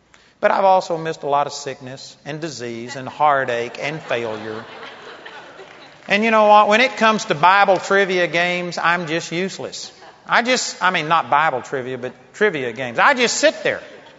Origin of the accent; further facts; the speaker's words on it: Texas, United States; people understand when I say I'm a hick from Texas